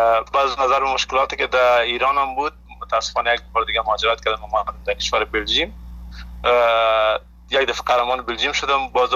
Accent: Afghanistan

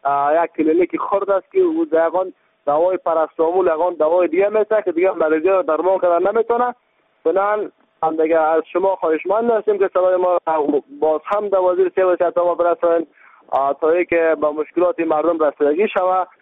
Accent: Baghlan, Afghanistan; ما در همه جا داریم که ولایت ما بغلان است

